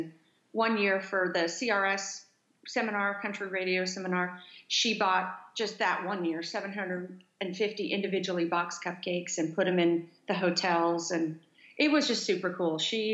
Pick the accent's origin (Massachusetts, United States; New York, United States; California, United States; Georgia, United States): California, United States; also born or lived in Oklahoma; I was born in Oklahoma, and then I was raised on a farm in the desert, high desert in California.